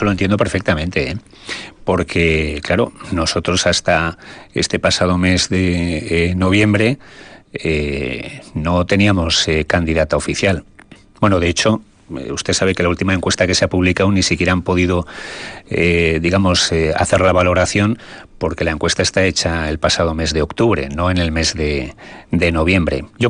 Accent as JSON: {"language": "Spanish", "town": "Vitoria", "region": "Basque Country", "country": "Spain", "said": "lo de decir fuera de Vitoria que soy de Vitoria"}